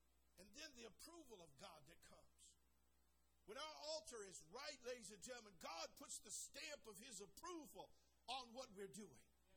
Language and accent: English; California, United States; Bad news, ladies and gentlemen. I'm from California.